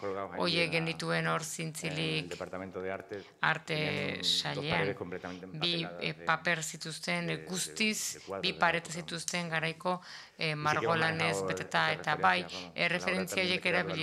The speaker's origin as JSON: {"language": "Basque", "town": "Seville", "region": "Andalusia", "country": "Spain", "said": "Ni Sevillakoa naiz eta asko gustatu zait ikustea Sevilla berreginda."}